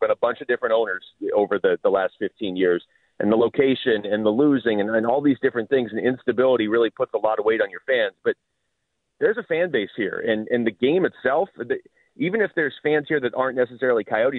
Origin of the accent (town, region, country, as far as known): Seattle, Washington, United States; born or raised there